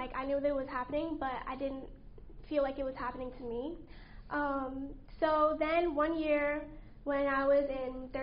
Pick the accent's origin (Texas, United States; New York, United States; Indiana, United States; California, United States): New York, United States; born there; So I was born in New York to a very young mother. She was only 17.